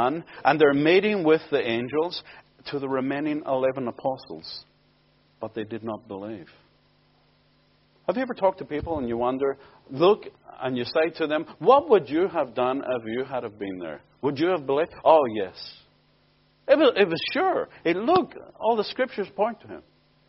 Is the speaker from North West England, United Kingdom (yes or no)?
no; Belfast, Northern Ireland, United Kingdom; Many years ago, I was raised in Belfast